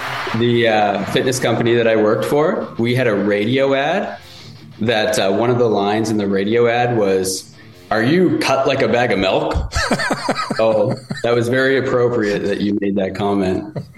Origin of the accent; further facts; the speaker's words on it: Saint John, New Brunswick, Canada; born and bred in New Brunswick.